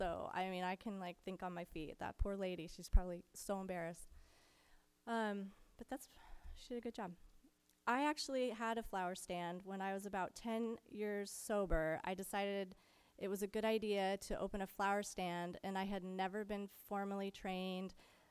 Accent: United States; also born or lived in Scotland; we were Americans in this small Scottish village.

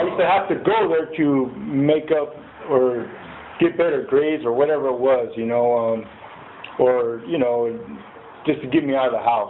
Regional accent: Santa Maria, California, United States; I was born here in Santa Maria, okay? And I went to school at Oakley School, and I went to El Camino, and I went to Santa Maria High.

